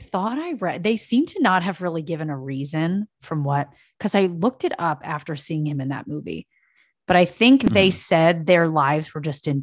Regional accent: East Coast, United States; I'm from the East Coast.

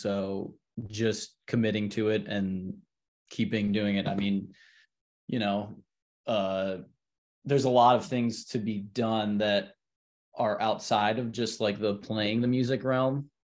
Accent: Illinois, United States; I grew up outside Chicago, and so, like, the first shows I was going to was, like, going into the city

